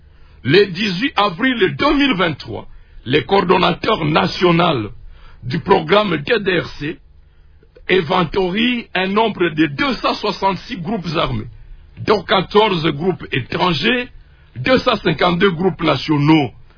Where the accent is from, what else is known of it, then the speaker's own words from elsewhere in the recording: Goma, North Kivu, DR Congo; Je suis de Goma, j'ai vu des jeunes gens s'engager massivement